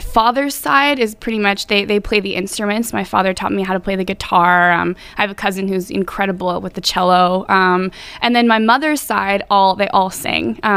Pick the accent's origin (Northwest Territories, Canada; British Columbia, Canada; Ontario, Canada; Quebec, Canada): Ontario, Canada; Ottawa; Well, I am 22 years old. I hail from Ottawa, Ontario, and I have been singing pretty much my whole life.